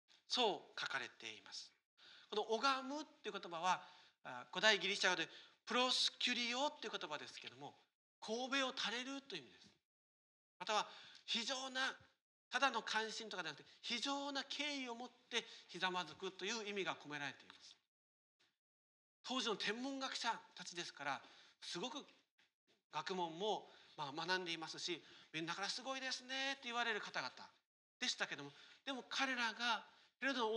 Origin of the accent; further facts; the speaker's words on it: Kyushu, Japan; 私の実家の九州が約990キロですから、